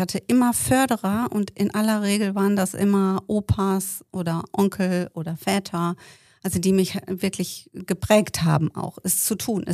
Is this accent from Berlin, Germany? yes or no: no; Hamm, North Rhine-Westphalia, Germany; born there; also born or lived in Bielefeld / Soest / Münster; now in Papenburg, Germany; Ich bin geboren in Hamm, habe dann in Bielefeld gelebt, habe dann mit meinen Eltern in Soest gelebt und bin dann nach Münster gegangen und dann mit meinem Vater nach Papenburg